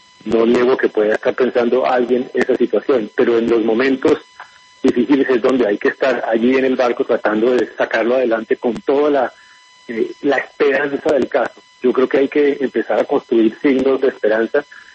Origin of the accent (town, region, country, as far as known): Colombia